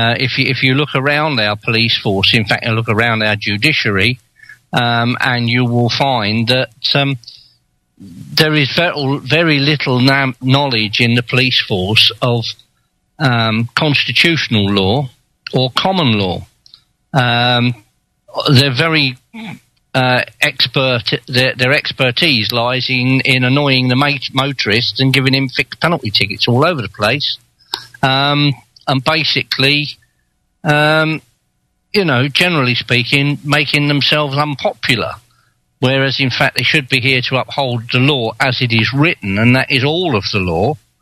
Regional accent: England, United Kingdom; Well, basically, I'm English. I don't like what's happening with my country one little bit.

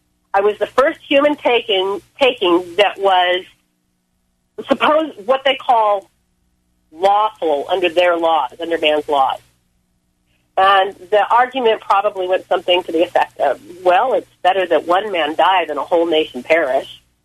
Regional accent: California, United States; I'm from Southern California. I was in the L.A. area, which is where this happened.

